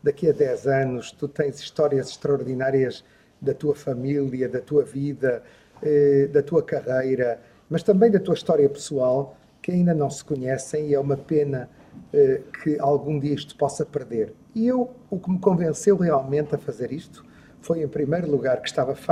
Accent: Porto, Norte, Portugal; born there; Eu também sou do Norte, eu nasci no Porto.

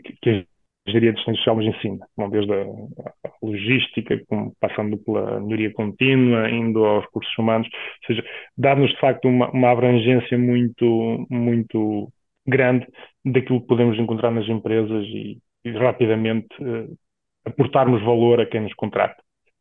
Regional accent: Portugal; Nós temos nós enquanto portugueses

